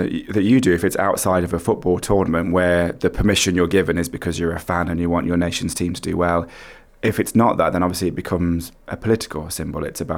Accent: United Kingdom; I think for international viewers, it is one of the factors in this is a sort of schizophrenic identity problem that we have as a nation, because we are we British? Are we English?

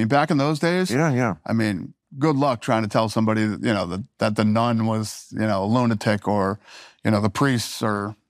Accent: Las Vegas, Nevada, United States; also born or lived in Boston; Boston and Vegas. So when I was in fifth grade, my mom, Vegas was paying nurses more than anywhere else in the country.

